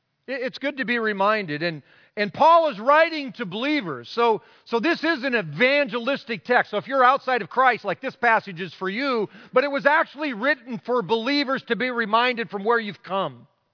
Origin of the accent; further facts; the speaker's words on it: Breda, Iowa, United States; Once in a while, will go back about 90-some miles to my hometown in Breda, Iowa. And it's a town of about 500.